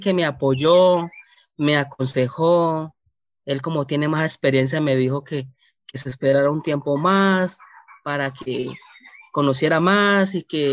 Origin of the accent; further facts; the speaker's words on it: Natagaima, Tolima, Colombia; Eso queda cerca de mi pueblo, cerca de Natagaima.